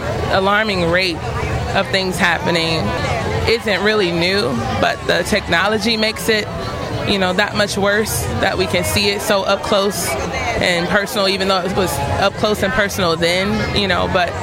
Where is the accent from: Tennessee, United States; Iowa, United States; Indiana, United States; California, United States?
Indiana, United States; Gary; now in Bloomington, United States; I'm from Gary, Indiana, born and raised, but I've lived in Bloomington for a while now.